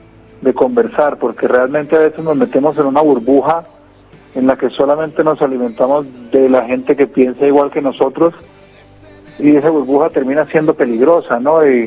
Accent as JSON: {"language": "Spanish", "town": "Ibagué", "region": "Tolima", "country": "Colombia", "said": "Yo vengo de Ibagué, que es capital musical de Colombia"}